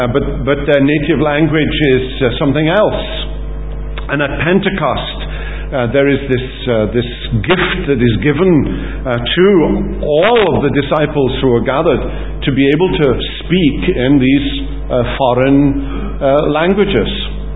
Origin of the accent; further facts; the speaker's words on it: Wales, United Kingdom; first language Welsh; English is a second language; But if you'd been Welsh, you'd have understood perfectly what I'd said. Because I was speaking my native language. That was my first language, the language that I spoke until I was in my teenage years.